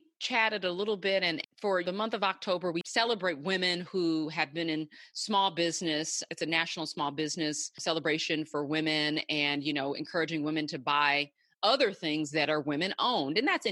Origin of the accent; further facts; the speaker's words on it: California, United States; I love Arizona. I'm from Cali, but I love Arizona.